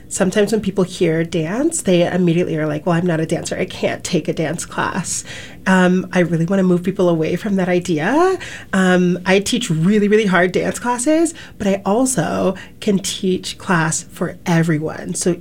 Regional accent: Boise, Idaho, United States; I got a full tuition scholarship to attend a ballet training program in my hometown, Boise, Idaho.

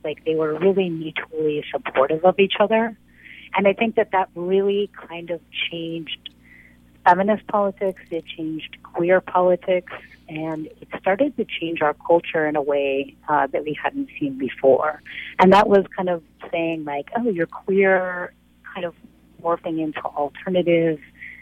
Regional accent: Chicago, Illinois, United States; I'm from Chicago, and I was first introduced

